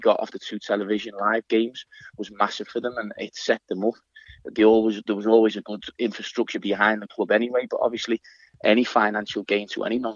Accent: Liverpool, North West England, United Kingdom; I'm from Liverpool myself.

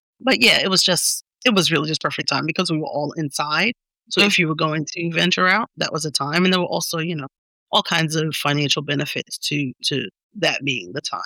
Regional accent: New York, United States; I grew up in Long Island, but on the train, it's a half hour away from New York City.

